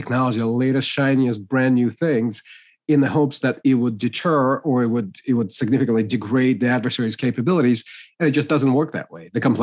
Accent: New York, United States; the analogy I used back in the day when I grew up in New York, and you'd go down the street, you know, back in the 90s

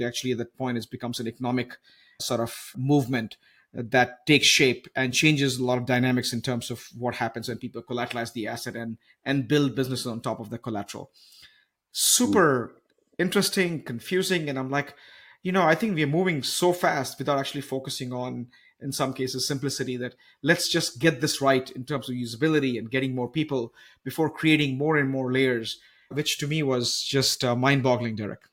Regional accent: Bangalore, Karnataka, India; especially in Bangalore, my hometown

